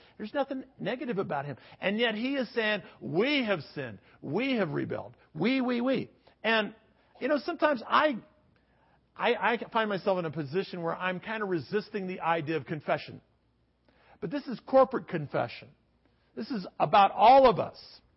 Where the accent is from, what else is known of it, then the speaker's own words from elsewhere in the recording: United States; Well, then I started thinking about the fact that I'm an American.